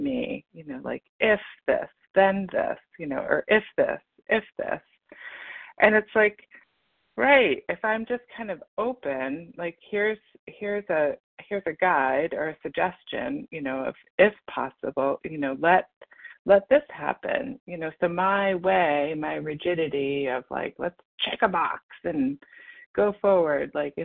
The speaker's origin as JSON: {"language": "English", "region": "Massachusetts", "country": "United States", "said": "And I am from Massachusetts."}